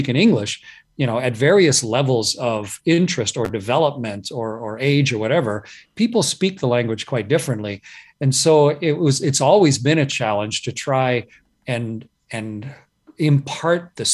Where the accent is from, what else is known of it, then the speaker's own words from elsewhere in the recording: Canada; I'm a Canadian astronaut